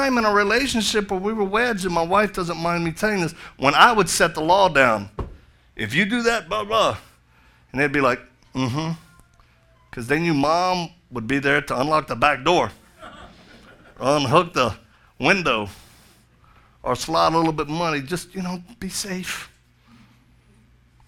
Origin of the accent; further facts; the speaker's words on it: Louisiana, United States; I'm from Louisiana. They do stuff like that. They let the bayou do the justice.